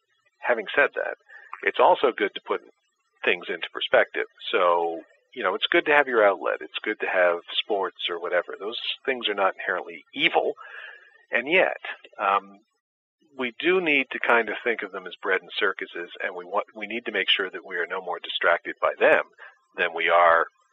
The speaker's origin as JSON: {"language": "English", "country": "Canada", "said": "as a Canadian"}